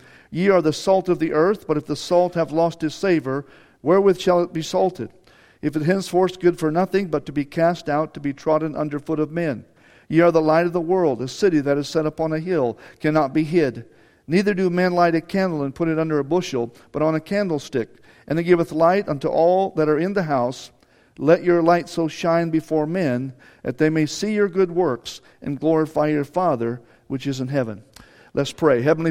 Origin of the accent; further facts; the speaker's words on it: Illinois, United States; I'm from Illinois. And so our towns were about 60 miles apart.